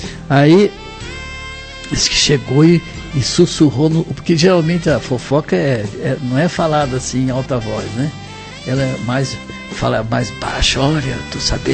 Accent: Paraná, Brazil; Lá no Paraná também, que é a minha terra, né?

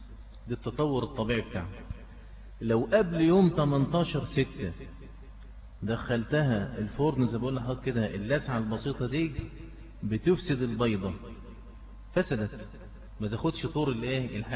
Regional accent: Egypt; كلنا المفروض كمصريين نعرفه

